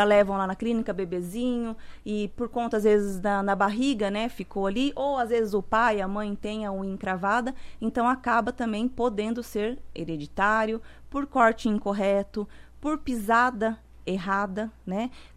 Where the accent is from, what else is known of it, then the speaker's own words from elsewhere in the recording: Itu, São Paulo, Brazil; now in Cascavel, Brazil; Eu vim de Itu, São Paulo.